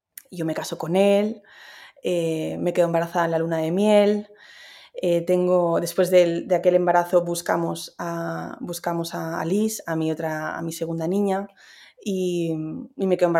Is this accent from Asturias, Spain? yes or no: no; Barcelona, Catalonia, Spain; also born or lived in Madrid; yo ya ahogada de estar en Madrid, porque claro, yo soy de Barcelona, entonces para mí el mar es importante, ¿no? Vivir cerquita del mar.